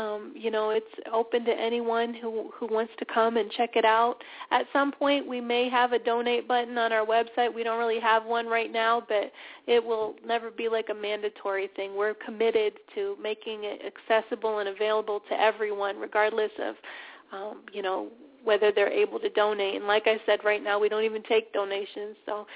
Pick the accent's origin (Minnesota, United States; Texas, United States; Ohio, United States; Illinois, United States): Ohio, United States; I grew up in a really small town here in Ohio, but right now I live in the Cleveland, Euclid, Ohio area.